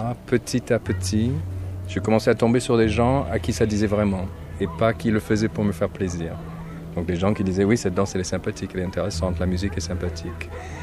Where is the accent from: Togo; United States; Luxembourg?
United States; French is a second language; Je suis un Américain fou de la France, d'abord.